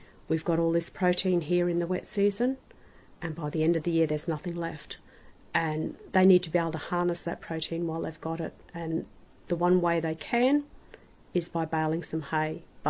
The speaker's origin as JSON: {"language": "English", "town": "Cooktown", "region": "Queensland", "country": "Australia", "tie": "born or raised there", "said": "even growing up in Cooktown, access was just impossible during the wet season."}